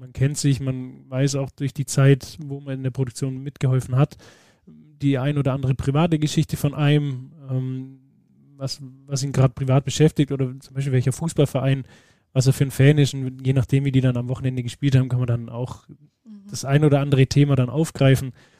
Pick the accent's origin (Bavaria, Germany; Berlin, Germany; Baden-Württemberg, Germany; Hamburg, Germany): Baden-Württemberg, Germany; Friedrichshafen; bin 31 Jahre alt, bin gebürtig aus Friedrichshafen am Bodensee, bin auch hier geblieben